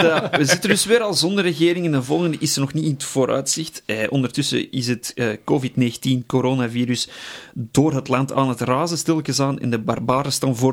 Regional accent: Belgium; de desensibilisering is van het Belgische politieke klimaat op ons als jongeren, of gewoon als Belgen tout court.

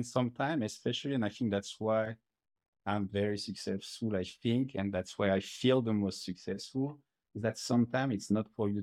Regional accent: France; English is a second language; from growing up in France

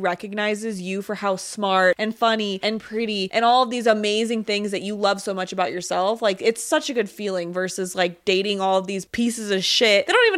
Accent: Reno, Nevada, United States; What's your accent? We're just from Reno.

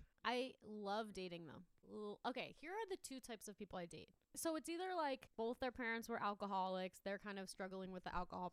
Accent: New York, United States; Also a New Yorker. Wow. Also going to the goddamn Roosevelt Field Mall.

